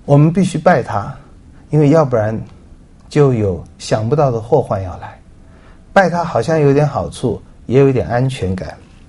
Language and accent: Chinese; China; 我们中国人说天地不仁，以万物为刍狗。